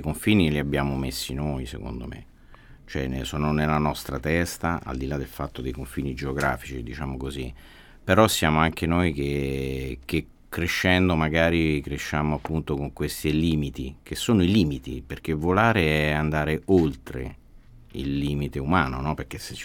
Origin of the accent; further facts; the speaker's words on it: Rome, Lazio, Italy; romano, sono un capitolino.